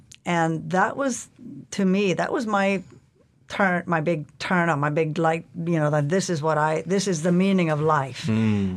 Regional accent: Norway; also born or lived in Canada / England; now in United States; I've been in Alaska for 20 years, and before that I lived in other countries, Canada, Toronto, London, England. But I'm from Norway originally

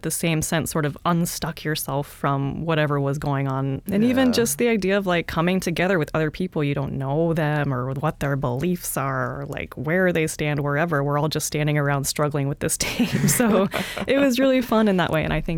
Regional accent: Midwest, United States; which was new to me growing up in the Midwest.

